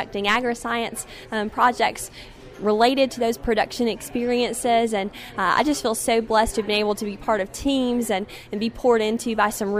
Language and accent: English; Carnesville, Georgia, United States; I am from the Franklin County FFA chapter in Carnesville, Georgia, up in the northeast part of the state.